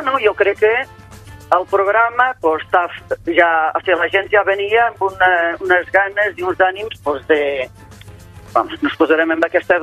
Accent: Portugal; Catalan is a second language; now in Andorra; jo no sóc d'Andorra, sóc una persona que vinc de Portugal, al meu país no hi ha bordes.

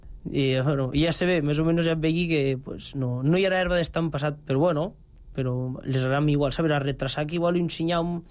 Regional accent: Almenar, Catalonia, Spain; jo ja persona gran, et venc d'Almenar.

